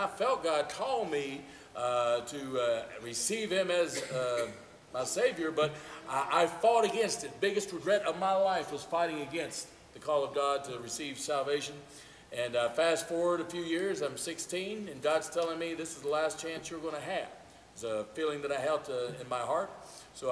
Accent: Eden, North Carolina, United States; I was born and raised in Eden, North Carolina, about 2.5 hours away. Came from Stoneville this morning.

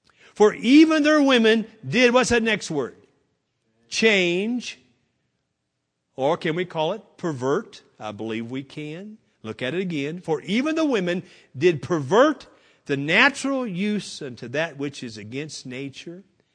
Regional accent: Florida, United States; Florida's a weird state, okay? I know because I'm from Florida.

